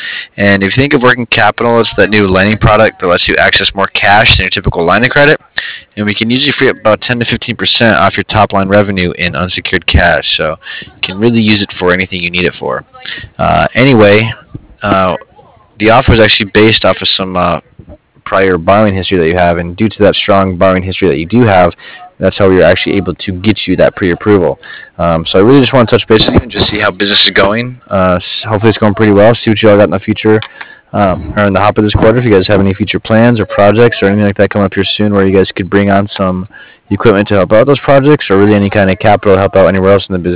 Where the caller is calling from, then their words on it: Cardiff, Wales, United Kingdom; I'm calling from Cardiff. It's C-A-R-D-I-F-F, yeah.